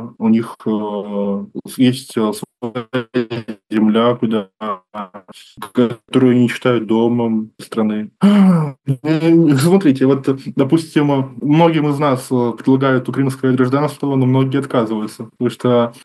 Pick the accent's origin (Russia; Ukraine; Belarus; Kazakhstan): Belarus; Я думаю, я чувствую, что мы белорусы, у нас своя культура, мы отличаемся.